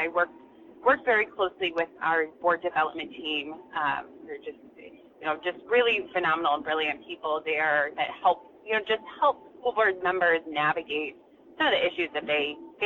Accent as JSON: {"language": "English", "town": "Waukee", "region": "Iowa", "country": "United States", "tie": "born or raised there", "said": "I grew up in Waukee, you know, have a strong passion for the community"}